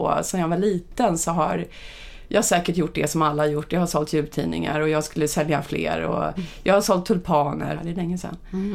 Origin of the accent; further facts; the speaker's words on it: Upplands Väsby, Stockholm County, Sweden; Nej, men jag är uppvuxen i Upplands Väsby där jag faktiskt bodde i samma hus från det jag föddes till jag blev 18 år ungefär.